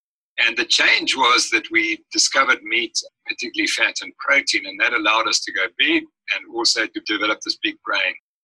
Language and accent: English; South Africa; Again, because I'm a South African, I'm very proud of our paleontological history.